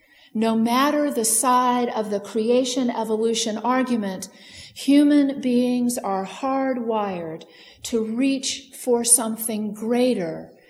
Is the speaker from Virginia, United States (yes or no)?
yes; Virginia, United States; It happened in the Blue Ridge Mountains in my home state of Virginia, at a place called Thunder Ridge